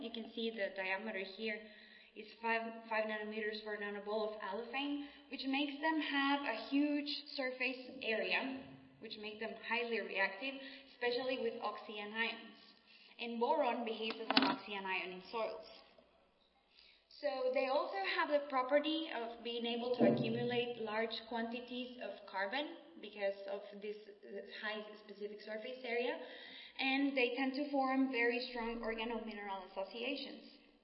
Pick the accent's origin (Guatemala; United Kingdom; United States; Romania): Guatemala; I always like to show off the volcanoes of my country. I'm from Guatemala